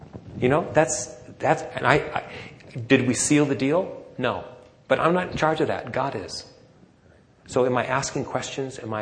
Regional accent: San Diego, California, United States; because I'm from San Diego, because I'm Bill's friend.

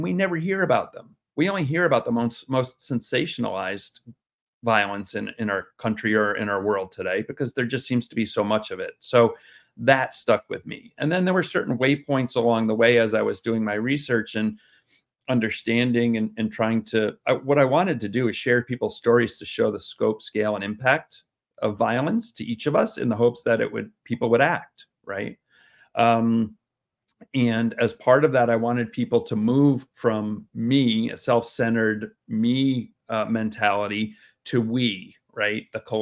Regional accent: Sandy Hook, Connecticut, United States; I'm from Sandy Hook, Connecticut. That Sandy Hook, Connecticut that you know, we know and have heard about.

